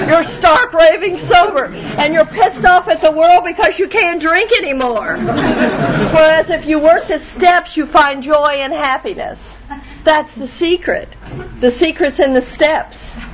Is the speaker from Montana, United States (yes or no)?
no; California, United States; I come from Southern California. Took me 10 hours to get here by airplane.